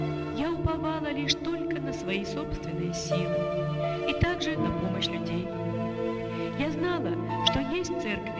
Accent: Russia; Всю свою жизнь я прожила в России. Мой родной язык русский. Россия – это моя родина. Россия – это мой дом.

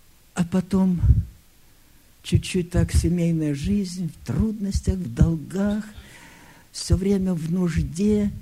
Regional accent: Kemerovo Oblast, Russia; born there; Я родился в Сибири. Родители переехали туда, с Курской области, Глушковский район, так вот, по каким-то причинам. И как раз под зиму, как раз в зиму, в Кемеровскую область.

